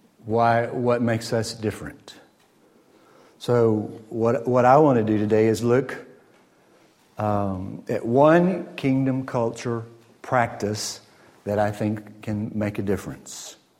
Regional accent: United States; I'm an American. I'm still learning. There's a big difference between American culture and British culture.

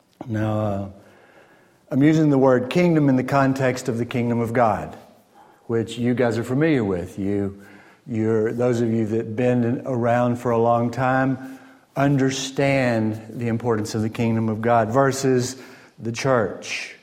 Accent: United States; I'm an American. I'm still learning. There's a big difference between American culture and British culture.

